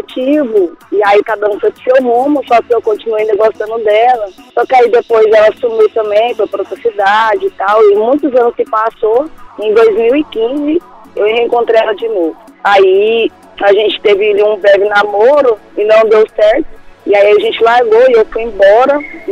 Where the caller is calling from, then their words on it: Goiânia, Goiás, Brazil; Eu falo de Goiânia, Goiás.